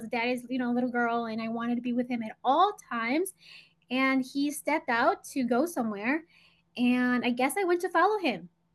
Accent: Chicago, Illinois, United States; So I was born in Chicago. I grew up in Chicago in the South Side, and I spent there most of my childhood, went to high school there

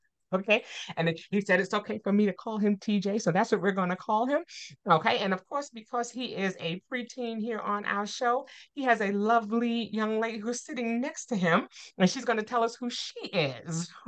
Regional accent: New York, United States; now in Atlanta, United States; I'm originally from New York, so they just started back a couple of days ago too.

